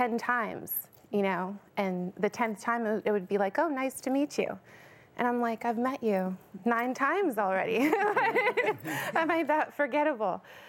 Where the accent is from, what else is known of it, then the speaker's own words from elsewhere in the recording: Trinidad & Tobago; also born or lived in Canada; Well, I met my husband when I was living in Canada. So, but I was born and raised in Trinidad